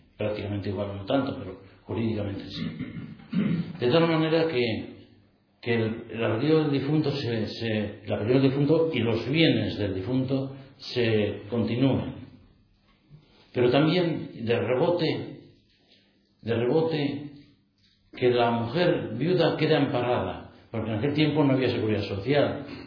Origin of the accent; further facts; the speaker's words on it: Navarre, Spain; nosotros somos de Navarra, somos de aquí, y no tenemos, no hemos vivido en la cultura judía.